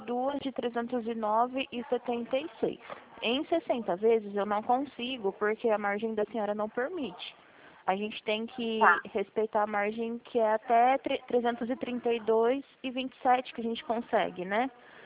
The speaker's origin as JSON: {"language": "Portuguese", "town": "Presidente Prudente", "region": "São Paulo", "country": "Brazil", "said": "Eu sou de Presidente Prudente, São Paulo."}